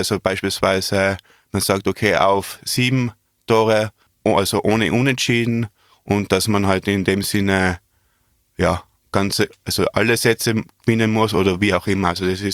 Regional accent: Austria; hat man da vielleicht als Österreicher schon ein bisschen den Anschluss verloren

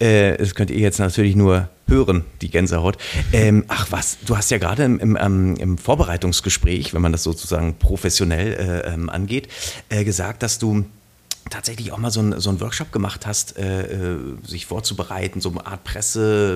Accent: Berlin, Germany; Ja, ich bin auch Berliner. Ich bin hier geboren und einer der wenigen, die nicht zugezogen ist, sondern tatsächlich hier aufgewachsen ist.

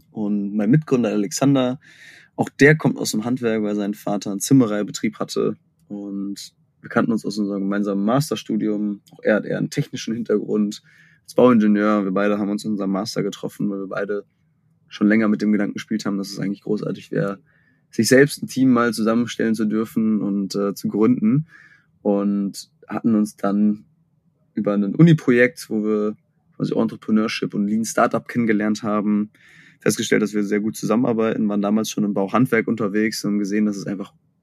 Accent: North Rhine-Westphalia, Germany; born there; now in Hamburg, Germany; bin ich Hamburger, aber gar kein Gebürtiger. Wer bin ich? In mir ruht in Ostwestfalen. Da komme ich gebürtig her.

